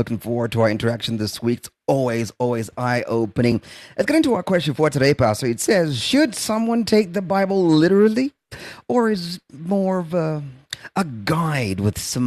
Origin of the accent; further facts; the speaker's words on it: South Africa; as a South African journalist, been practicing for 26 years now in journalism, I listened to him giving an interview on South African history and politics